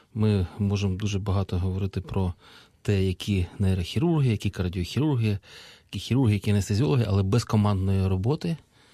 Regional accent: Lviv, Lviv Oblast, Ukraine; так сталося, що дуже багато років літнього періоду жив у Львові. Мій рідний Львів

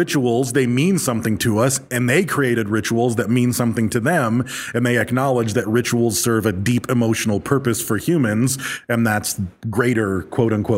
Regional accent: Michigan, United States; We're both from Michigan.

